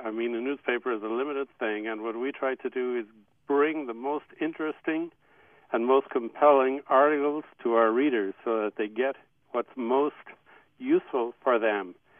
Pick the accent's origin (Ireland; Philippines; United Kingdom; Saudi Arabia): Ireland; now in United States; I was raised in Ireland, which is a very Catholic country, or was until recently, and then was in the States